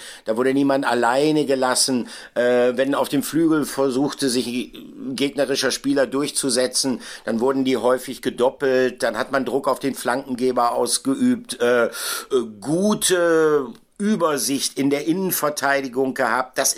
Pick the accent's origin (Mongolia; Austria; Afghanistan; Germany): Germany; Bielefeld, North Rhine-Westphalia; Werther gehört zum Kreis Gütersloh, ist eine Vorstadt von Bielefeld. Also ich bin sozusagen back to the roots gegangen an diesem Osterfest, zurück in meine alte Heimat.